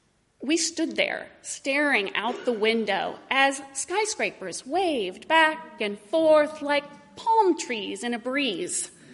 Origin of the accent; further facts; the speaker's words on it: Indiana, United States; from Indiana. I grew up in Indiana. I went to college in Indiana and basically never went anywhere else from my entire childhood.